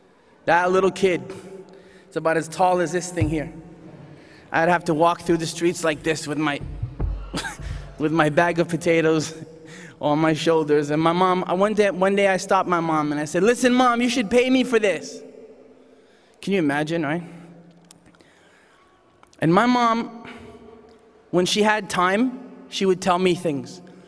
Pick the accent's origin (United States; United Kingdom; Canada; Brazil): Canada; Newfoundland and Labrador; born there; I was born in Canada, the eastern part of Canada, in the province of Newfoundland.